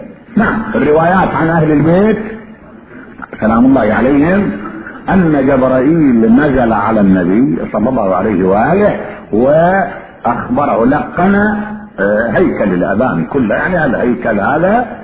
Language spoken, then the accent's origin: Arabic; Iraq; كان عندنا بالعراق على ما اتخطر الصبح نمر بالاسواق احيانا